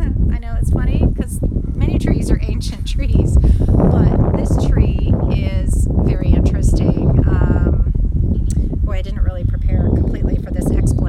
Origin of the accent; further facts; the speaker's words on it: Mount Vernon, Virginia, United States; From Alexandria, just up the river a ways. I grew up in Mount Vernon, just a few blocks from the river, from this river, the Potomac River.